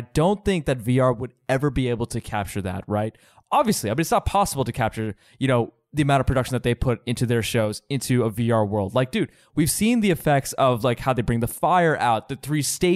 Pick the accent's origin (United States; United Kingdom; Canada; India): United States; accent: American; I'm an American man, okay? I have a very thick American accent.